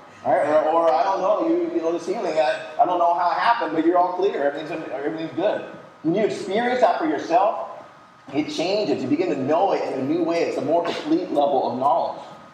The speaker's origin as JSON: {"language": "English", "region": "Washington", "country": "United States", "tie": "born or raised there", "said": "And just like any kid growing up in Washington, there's one thing that every kid wants, and that's to go to the University of Washington."}